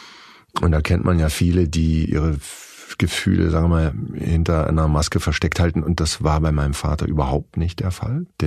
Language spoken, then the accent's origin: German; Herdecke, North Rhine-Westphalia, Germany; er war auch ein bunter Hund in Herdecke, in meiner Heimatstadt.